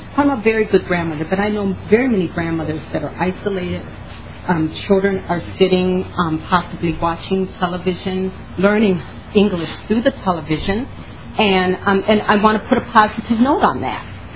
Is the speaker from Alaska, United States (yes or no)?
no; Minnesota, United States; born there; I was born in Minnesota. I am a grandmother. I'm just going to tell you I'm over 50. So I know the history of Minnesota.